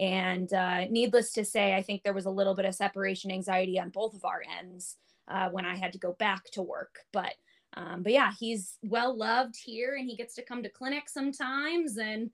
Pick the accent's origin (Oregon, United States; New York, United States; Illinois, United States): Illinois, United States; applied kind of broadly to mostly the state of Illinois MD schools, just to, you know, be within my home state and home area.